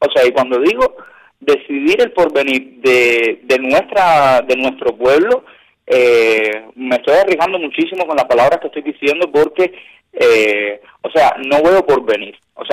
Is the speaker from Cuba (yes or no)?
yes; Cuba; los cubanos, los de adentro y los de afuera, todos, porque somos todos un único pueblo, todos somos cubanos